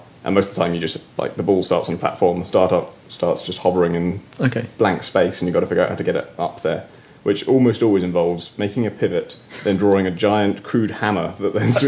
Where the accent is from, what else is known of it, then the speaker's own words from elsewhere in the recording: Oxford, South East England, United Kingdom; born there; I'm a section editor, and I was born in Oxford.